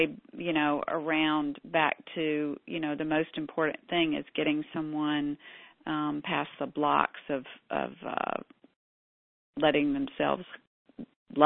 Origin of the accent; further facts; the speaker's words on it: the South, United States; Like I'm from the South, you know, so I can say